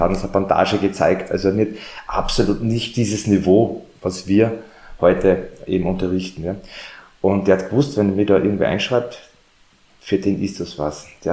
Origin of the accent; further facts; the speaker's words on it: Graz, Styria, Austria; now in Salzburg, Austria; ich bin ja emigriert nach Salzburg, ja, von der Steiermark, ich bin ja Grazer.